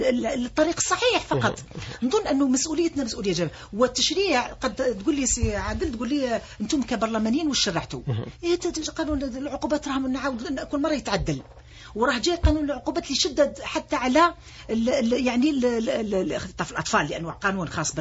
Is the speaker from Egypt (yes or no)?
no; Algeria; التي يعني نعم بها احنا كجزائريين من خلال قيمنا وكذا